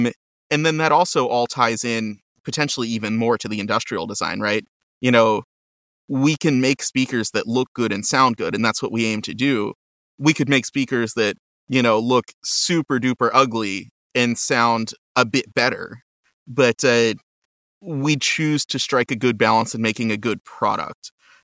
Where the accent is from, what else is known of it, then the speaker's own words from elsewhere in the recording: Houston, Texas, United States; also born or lived in Rochester; I will take you back to my childhood where I grew up in Houston, Texas.